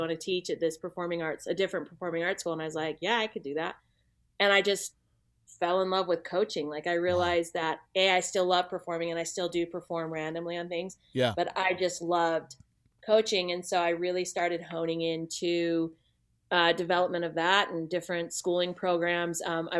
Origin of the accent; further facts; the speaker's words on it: Salt Lake City, Utah, United States; yeah, so I'm based out of Salt Lake City. I grew up in Salt Lake City, Utah. Uh-huh. Still live here, but I have a studio in Utah